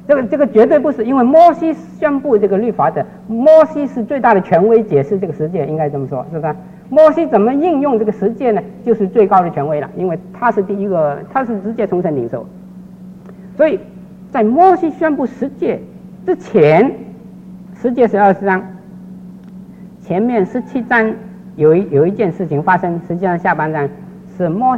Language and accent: Chinese; China; 我们中国人来说，在中国大陆的已经有很多我们的亲戚朋友